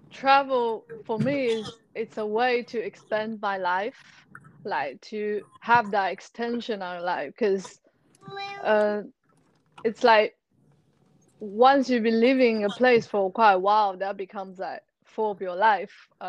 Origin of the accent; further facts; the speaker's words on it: China; English is a second language; moved away as an adult; now in United Kingdom; I'm originally from China, and I came to UK 5 years ago for my undergraduate study.